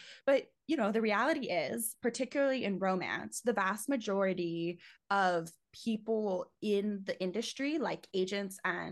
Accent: United States; I'm very American, you know, like I freely say that.

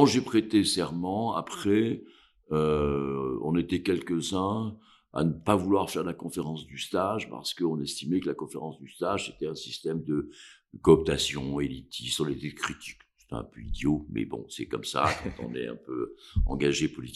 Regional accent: Auvergne-Rhône-Alpes, France; je suis originaire du Cantal, pas seulement originaire, mais j'ai encore une maison, j'ai la famille

